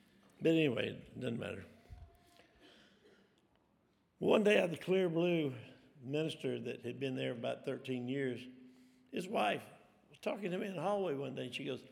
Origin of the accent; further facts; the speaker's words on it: Selma, Alabama, United States; the hometown I grew up in Selma, Alabama. Well, I grew up in the country, actually worked on the farm